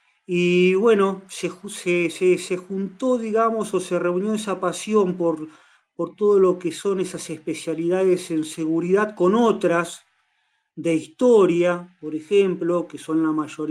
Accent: Tandil, Buenos Aires Province, Argentina; born there; nací en Tandil y vivo en Tandil.

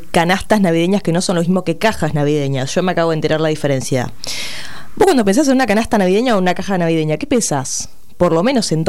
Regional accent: Argentina; Como argentino, la verdad me siento un poco decepcionada.

